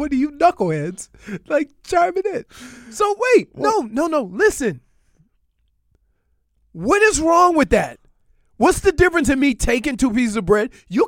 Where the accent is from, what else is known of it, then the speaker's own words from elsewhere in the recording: New Orleans, Louisiana, United States; No, I'm from New Orleans. We don't get stomach pains.